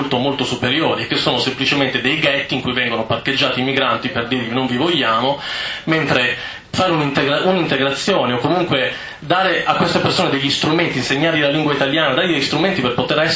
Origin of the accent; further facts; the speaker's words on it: Calabria, Italy; Io vengo dalla provincia di Reggio Calabria, che spesso è conosciuta soltanto per fatti negativi.